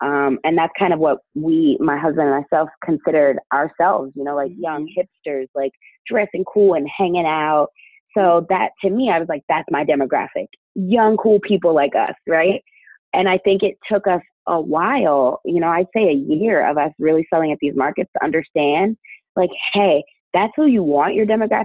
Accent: Chicago, Illinois, United States; also born or lived in North Carolina; I mean, I'm from the Midwest. I'm from Chicago. But I did live in North Carolina for about 8 years. So there's a piece of me that's Southern

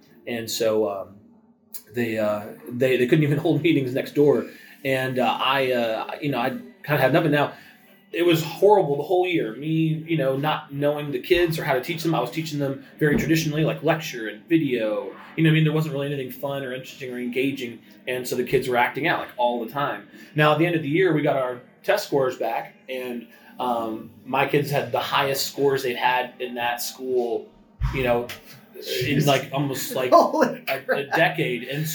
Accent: Canada; moved away; I grew up, I'm Canadian originally, and I came down here.

